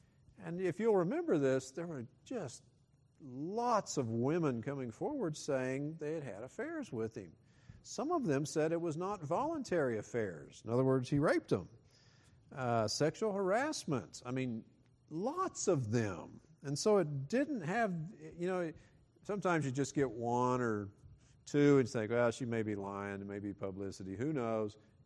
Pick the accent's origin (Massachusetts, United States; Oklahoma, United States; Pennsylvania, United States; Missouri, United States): Oklahoma, United States; To this day, my home state of Oklahoma, the largest funeral in the state of Oklahoma, in the history of the state of Oklahoma